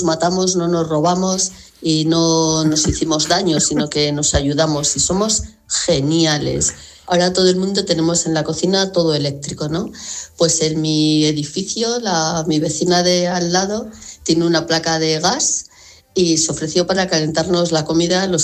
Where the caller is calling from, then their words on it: Valladolid, Castile and León, Spain; de Valladolid. Lo mejor que salió del apagón del otro día fue que demostrar que los españoles seguimos siendo la mejor gente del mundo.